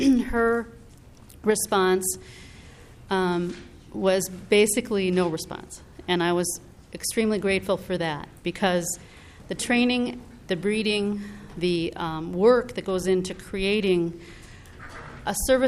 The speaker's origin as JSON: {"language": "English", "town": "Minneapolis", "region": "Minnesota", "country": "United States", "said": "I'm from Minneapolis."}